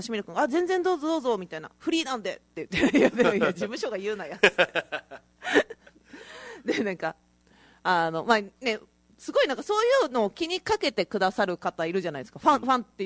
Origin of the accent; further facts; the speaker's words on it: Hiroshima, Japan; 広島出身なので生まれた時にはそこに広島東洋カープがあり